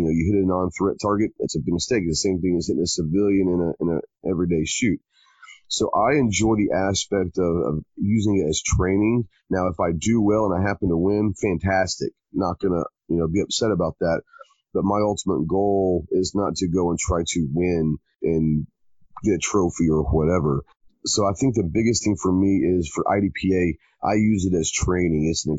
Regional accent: Dallas, Texas, United States; I grew up in Dallas and was never really around guns a whole lot.

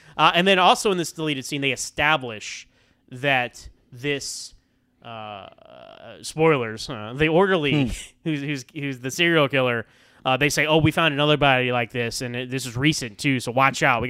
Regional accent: Texas, United States; I use that a lot because Data is my favorite character in Next Gen, and I'm from Texas.

